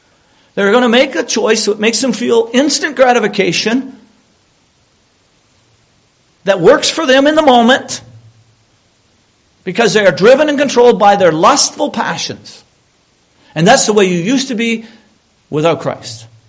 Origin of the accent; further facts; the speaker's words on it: Canada; I'm a Canadian citizen paying Canadian taxes, full-time working in Canada